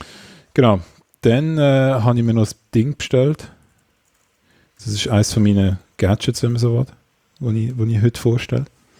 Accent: Switzerland; Das ist ein bisschen schwierig als Schweizer, weil eigentlich sind die nur nach Deutschland.

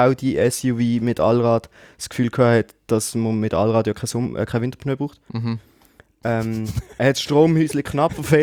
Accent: Switzerland; Und ja, dass wir so Probleme in der Schweiz ja nicht haben und wie toll es bei uns in der Schweiz ist.

